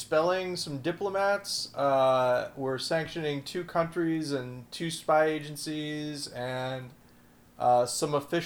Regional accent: United States; I keep saying us, I'm an American.

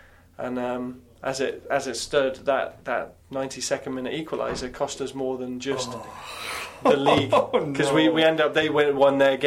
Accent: Canada; And I think that's a great culture that we have as a club, and we as a Canadian culture have, that we'll roll up our sleeves and do what it takes.

